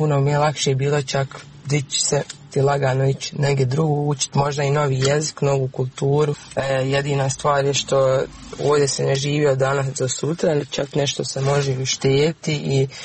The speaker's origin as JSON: {"language": "Bosnian", "country": "Bosnia & Herzegovina", "tie": "born or raised there", "moved": "as an adult", "said": "to stanje u mom rodnom kraju koji zapravo izumire. Za početak uopće života u Bosni nakon faksa i pronalaska posla bila je potrebna neka veza"}